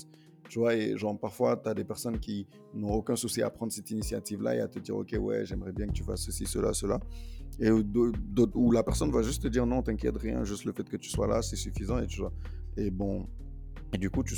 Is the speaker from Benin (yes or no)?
yes; Benin; de là d'où je viens aussi, mon village, c'est ça, le genre, l'animal emblématique, tu vois. Au Bénin